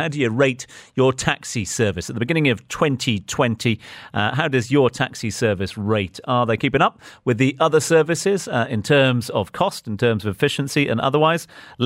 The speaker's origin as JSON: {"language": "English", "country": "Australia", "lives_now": "United Arab Emirates", "said": "my home country of Australia"}